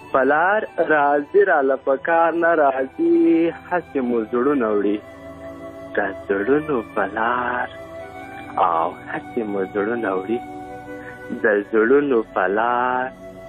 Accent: Ghazni, Afghanistan; now in Helmand, Afghanistan; مونږ د هلمند نه یو مونږ د غزني یو او دلته هلمند ته راغلي یو یو څو کوره یو

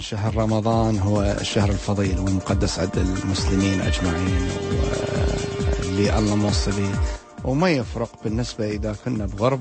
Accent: Baghdad, Baghdad Governorate, Iraq; moved away; والحمد لله والشكر احنا هنا كعراقيين وكأزاسي دائما لماتنا موجودة، وفطورنا دائما جماعي بالنسبة للشباب. احنا بالنسبة لنا عوائل نفس ما كنا ببغداد

